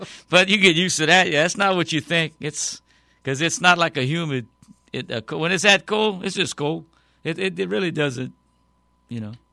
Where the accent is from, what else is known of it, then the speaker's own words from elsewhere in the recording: Kaplan, Louisiana, United States; now in Branson, United States; I'm from Kaplan, Louisiana, and that's it. I play in Branson, Missouri. I've actually been over there longer now than I've been in Louisiana, but the good thing is I'm from Kaplan.